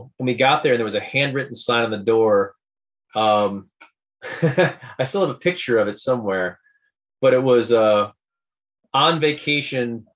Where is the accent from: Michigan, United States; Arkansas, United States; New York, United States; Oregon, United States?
Michigan, United States; also born or lived in Ann Arbor; as just a Southeast Michigan guy. I mean, I grew up north, but when I really started hitting it hard, I was from Ann Arbor and using that as home base.